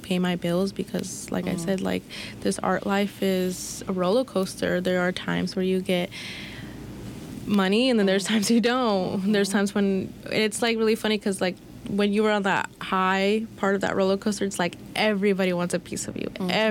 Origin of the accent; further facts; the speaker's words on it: Iowa, United States; now in Minnesota, United States; I moved out from Iowa to Minnesota. I didn't make too big of a jump, clearly, because I'm only like 3 hours away